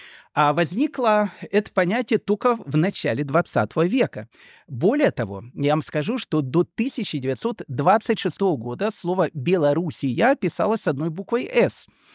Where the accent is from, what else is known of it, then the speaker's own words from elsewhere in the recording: Kyiv, Ukraine; now in Australia; я приехал из незалежной Украины, я, в общем, коренной киевлянин, я говорил, что я приехал from Ukraine.